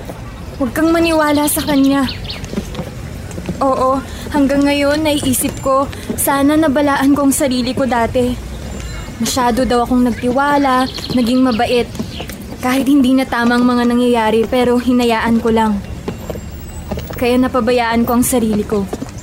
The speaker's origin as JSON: {"language": "Tagalog", "town": "Baguio", "region": "Cordillera Administrative Region", "country": "Philippines", "said": "Dati, hinihingal pa ako noong galing ako sa Baguio."}